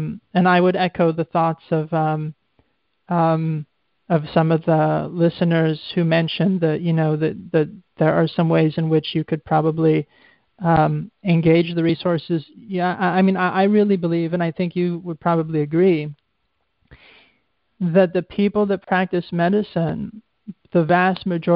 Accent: Oakland, California, United States; I'm from Oakland.

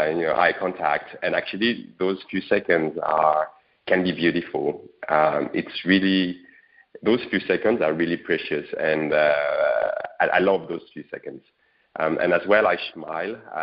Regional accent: France; I'm from France, and I'm doing a little positive project.

